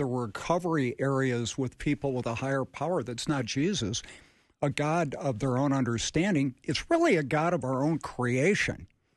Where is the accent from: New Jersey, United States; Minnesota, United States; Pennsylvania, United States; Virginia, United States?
Minnesota, United States; Edina; I'm from Edina, we'll take it